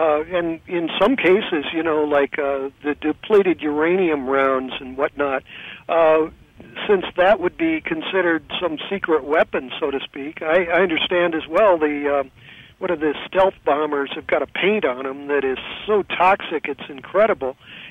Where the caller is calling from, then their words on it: California, United States; I'm listening online from California.